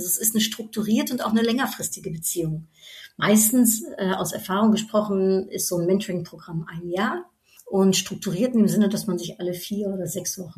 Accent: Netherlands; German is a second language; Ich bin Niederländerin, ich glaube, dieser niederländische Pragmatismus, der spricht mich

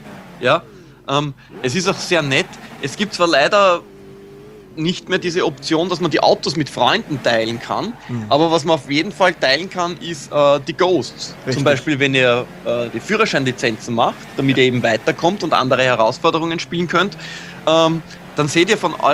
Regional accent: Austria; als Österreicher

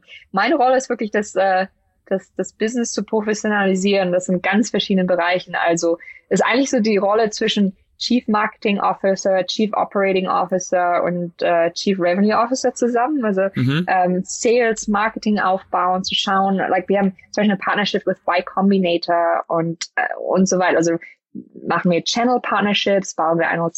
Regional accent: Germany; ich weiß noch als Kind in Deutschland

